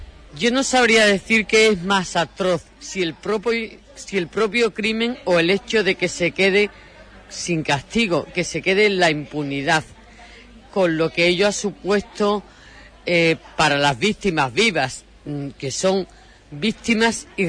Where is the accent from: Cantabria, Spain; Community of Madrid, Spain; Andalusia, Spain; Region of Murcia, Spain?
Andalusia, Spain; Huelva; he estado en mi tierra, aquí en Huelva.